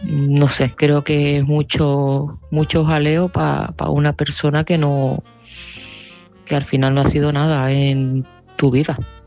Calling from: Seville, Andalusia, Spain; de Sevilla y este mensaje va

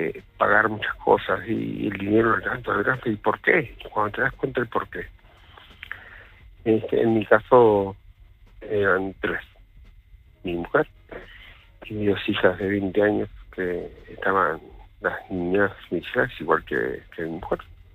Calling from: Málaga, Andalusia, Spain; de Málaga

